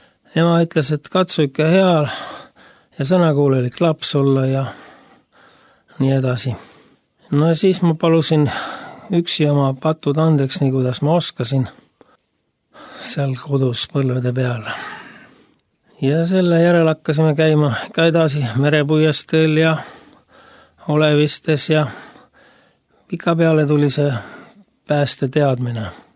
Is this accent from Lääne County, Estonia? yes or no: no; Tartu, Tartu County, Estonia; Olen sündinud ja kasvanud Tartus.